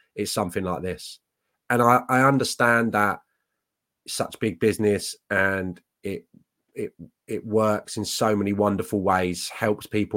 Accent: Barnes, London, United Kingdom; Well, I'm from Barnes, which is just over the bridge, south of the river from Hammersmith.

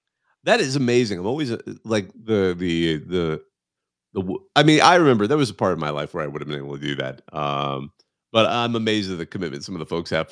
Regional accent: Bakersfield, California, United States; he was from my hometown of Bakersfield, but it's just Bakersfield. Things always have a bad twist to them. That's my city. That's my hometown.

